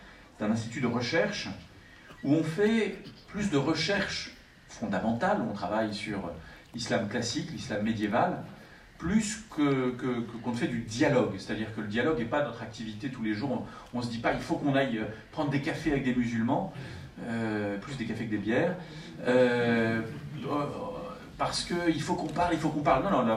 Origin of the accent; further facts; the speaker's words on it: Paris, Île-de-France, France; parce que je suis parisien au départ, j'en suis désolé